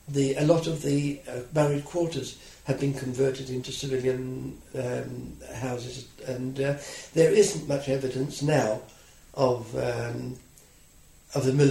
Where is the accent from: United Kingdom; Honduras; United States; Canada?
United Kingdom; I said, no, I'm British.